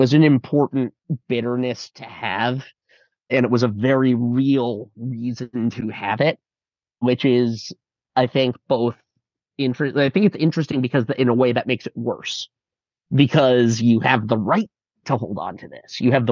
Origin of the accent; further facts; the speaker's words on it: Hoboken, New Jersey, United States; when I was a kid, when I was growing up in Hoboken, like 03, 04, I was like a 13-year-old.